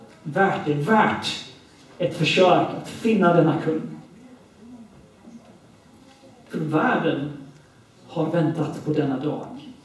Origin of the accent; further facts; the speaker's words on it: United Kingdom; now in Sweden; Jag växte upp i Storbritannien.